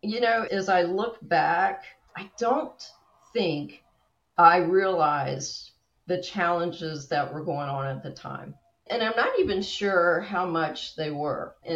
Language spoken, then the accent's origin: English; United States; I'm a little bit of an oddity as an American woman.